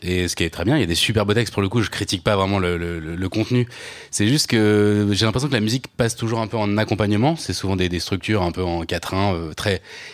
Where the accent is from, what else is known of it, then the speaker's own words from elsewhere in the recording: Normandy, France; moi, j'ai grandi donc, en Normandie dans les années 80